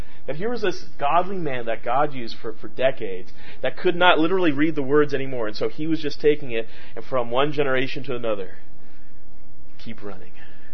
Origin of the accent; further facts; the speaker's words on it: Canada; I was born and raised in Canada, and Canada was known for a number of years of having some really great track stars.